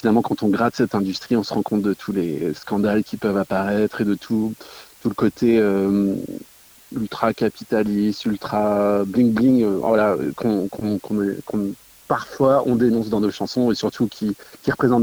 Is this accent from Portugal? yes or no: no; Nouvelle-Aquitaine, France; Alors moi je suis de Charente-Maritime